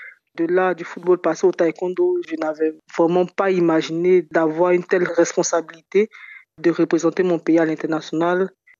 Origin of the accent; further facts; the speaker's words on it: Côte d’Ivoire; Vu que moi aussi, je viens de la Côte d'Ivoire, je sais comment j'ai progressé